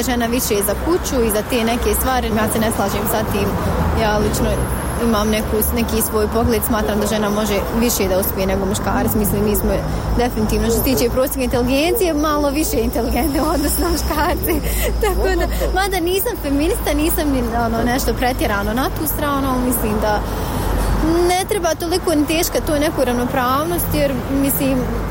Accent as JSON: {"language": "Bosnian", "country": "Bosnia & Herzegovina", "said": "Mislim da nije više pitanje uopće muškarci, žene kod nas u Bosni."}